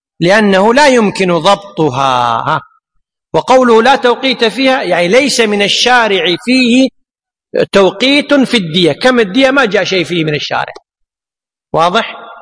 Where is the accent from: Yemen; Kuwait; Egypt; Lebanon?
Kuwait; بالنسبة عندنا في الكويت يعني هناك شيء اسمه الطب الشرعي